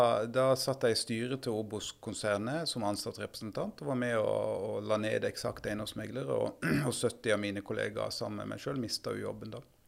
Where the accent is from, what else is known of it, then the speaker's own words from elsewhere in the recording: Farsund, Agder, Norway; now in Oslo, Norway; Men kommer opprinnelig fra Lista, Farsund. Skulle tidlig til Oslo så fort jeg kunne egentlig.